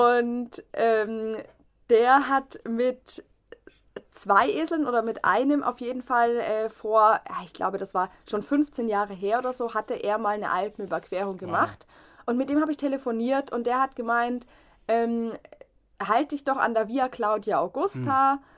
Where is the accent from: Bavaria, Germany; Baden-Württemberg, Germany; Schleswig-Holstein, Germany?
Bavaria, Germany; now in Munich, Germany; ich komme aus der Region bei Würzburg da oben, Schweinfurt-Würzburg, also im Norden von Bayern und bin dann nach München runtergezogen